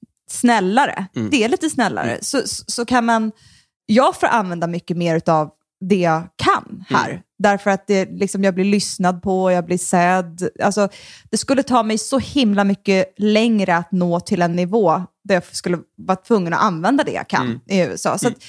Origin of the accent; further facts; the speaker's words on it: Sweden; accent: Swedish; Nej, ofta så lät de mig spela det liksom. Med min svenska dialekt.